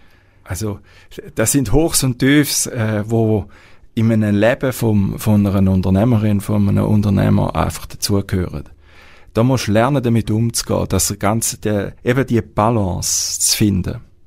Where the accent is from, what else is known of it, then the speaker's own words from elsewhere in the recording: Switzerland; gerade als Schweizer, bist du immer wieder in den Bergen gewesen